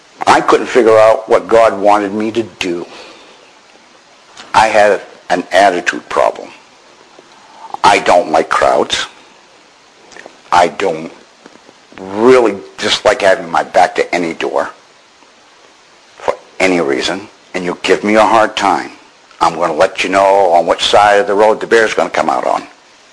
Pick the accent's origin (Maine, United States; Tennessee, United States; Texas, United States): Maine, United States; Hey, I'm from Maine. I don't know from colostomy bag.